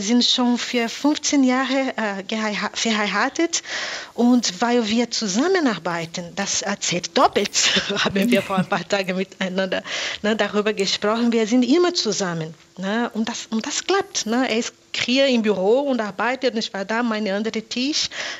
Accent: Rio de Janeiro, Brazil; German is a second language; now in Bergisch Gladbach, Germany; Und ich komme aus Rio de Janeiro, so das ist eine Riesenstadt und wohne jetzt in Bergisch Gladbach.

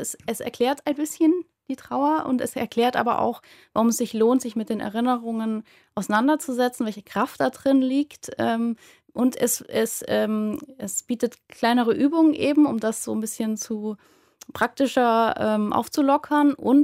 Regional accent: Hamburg, Germany; also wir kommen ja aus Hamburg

